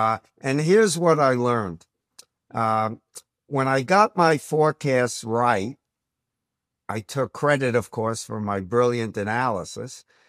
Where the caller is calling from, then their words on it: Town and Country, Missouri, United States; I'm joining from a town and country in Missouri, which is a suburb about 20 miles west of the Arch.